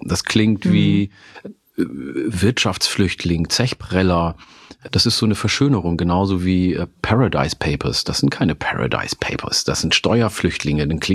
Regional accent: Oromia, Ethiopia; in meiner Heimat, in meiner ursprünglichen Heimat in Oromia, isst man nämlich auch Grünkohl

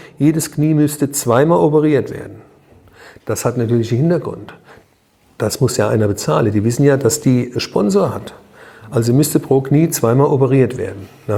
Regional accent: Germany; ich bin aus Deutschland

